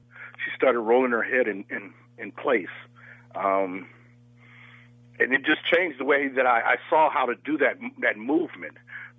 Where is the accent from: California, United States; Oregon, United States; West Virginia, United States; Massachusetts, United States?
California, United States; Oakland; I was born in Oakland at Highland Hospital because it was a county hospital, and my mother moved, I think it was after my third year, moved to Oakland.